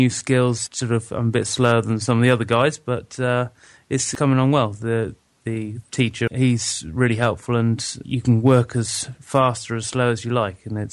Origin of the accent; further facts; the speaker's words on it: Rugby, West Midlands, United Kingdom; I'm from Rugby and I'm on the plumbing course